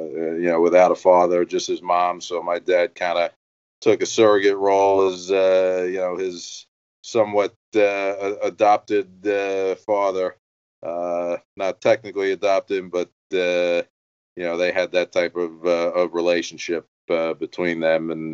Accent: Oceanside, New York, United States; So I was born and raised in Oceanside, New York.

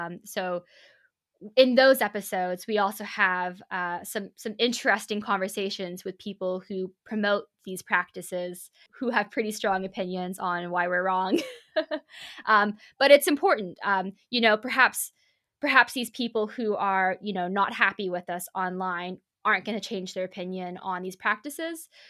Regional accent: Canada; And if you didn't know, I'm Canadian in origin.

